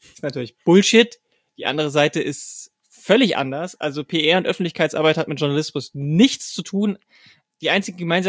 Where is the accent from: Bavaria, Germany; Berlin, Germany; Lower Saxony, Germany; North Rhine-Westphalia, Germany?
Bavaria, Germany; born or raised there